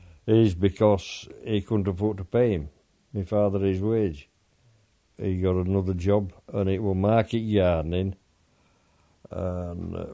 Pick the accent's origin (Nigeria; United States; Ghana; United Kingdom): United Kingdom; East Midlands; also born or lived in Yorkshire and the Humber; I grew up in Lincolnshire, and out Selby, and other side of Wetherby. We came back from there to home farm at Alton